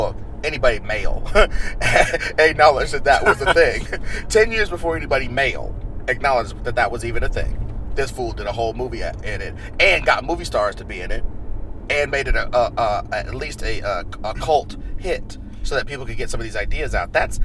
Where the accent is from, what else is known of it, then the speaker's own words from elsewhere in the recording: Missouri, United States; Me, at my culture, the way that I was raised in Missouri